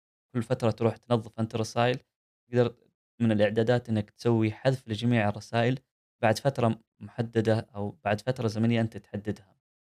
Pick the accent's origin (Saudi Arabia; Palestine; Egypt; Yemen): Saudi Arabia; من اوائل الشركات عندنا في السعوديه